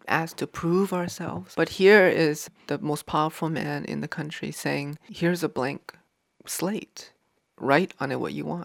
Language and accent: English; United States; And I think this story, it becomes very integral to me growing up in America